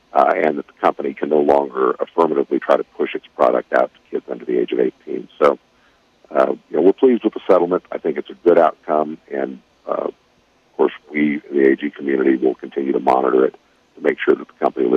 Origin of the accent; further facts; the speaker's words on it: United States; we were always very blessed as I was growing up in Montgomery County, but I had a lot of friends and we had a lot of family who, you know, things were very tight.